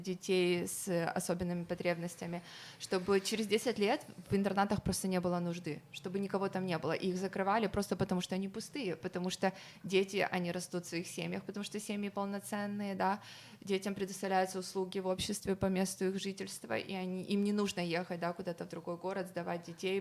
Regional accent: Ukraine; потому что я сама из Украины

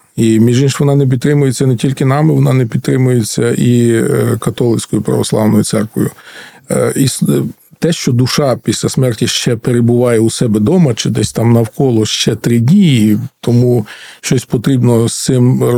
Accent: Ternopil, Ternopil Oblast, Ukraine; Я народився, виріс в Тернополі, і батьки мої жили в Тернополі.

